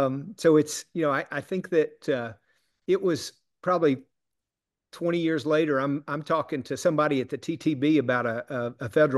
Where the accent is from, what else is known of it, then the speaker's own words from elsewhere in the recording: Tennessee, United States; And thank God we're from East Tennessee. And I was lucky enough to be born in a family there in Sevier County